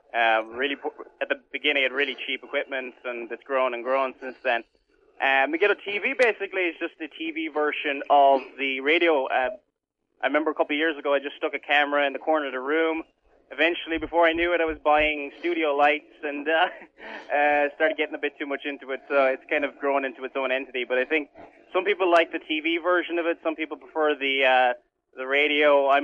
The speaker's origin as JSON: {"language": "English", "region": "Munster", "country": "Ireland", "tie": "born or raised there", "said": "Originally, I was born in Cork City. Well, that's the hospital I was born in. I grew up in the country, really. And I grew up in a Roman Catholic family, somewhat religious."}